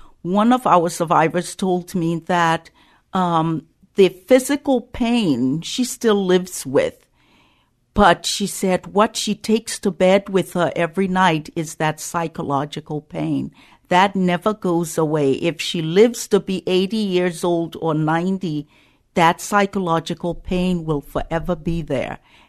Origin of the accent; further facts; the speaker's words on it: Liberia; Well, I'm from Liberia. I was born there and grew up there.